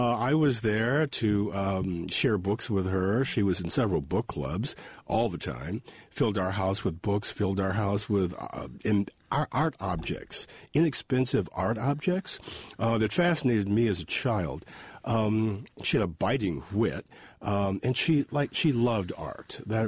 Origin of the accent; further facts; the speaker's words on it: Illinois, United States; Illinois, in the shadow of Northwestern University, shaped my life in more ways than I can imagine.